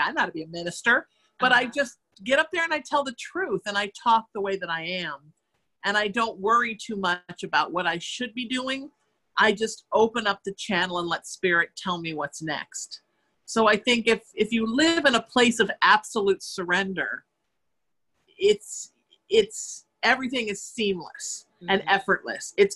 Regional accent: Connecticut, United States; I'm also from Connecticut and I'm Irish and I'm an Aries.

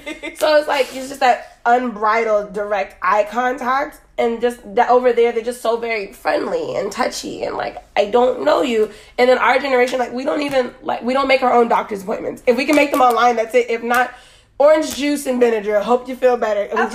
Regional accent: Florida, United States; And it's so weird coming from like Florida, especially down south, like south Florida

